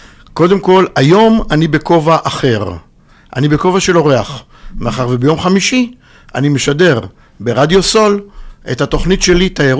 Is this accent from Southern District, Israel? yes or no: no; Kfar Saba, Central District, Israel; אז אני יליד כפר סבא, בוא נגיד, מסלול נורמלי של כל נער וילד במדינת ישראל